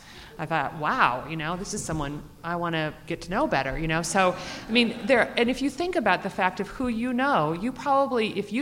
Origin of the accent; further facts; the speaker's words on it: Omaha, Nebraska, United States; I grew up in Omaha, Nebraska as a Lutheran, and we went to Sunday school every Sunday.